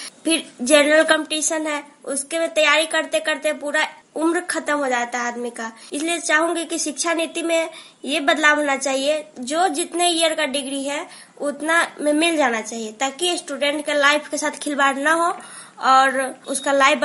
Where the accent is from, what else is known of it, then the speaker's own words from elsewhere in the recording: Sitamarhi, Bihar, India; मैं सीतामढ़ी की मूल निवासी हूँ।